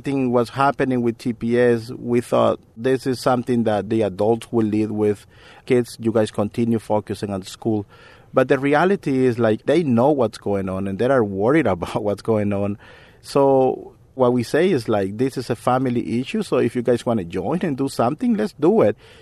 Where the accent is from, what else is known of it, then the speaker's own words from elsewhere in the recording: El Salvador; English is a second language; moved away as an adult; now in Massachusetts, United States; So I came from El Salvador to Massachusetts back in 1998. I came looking for a dream of higher education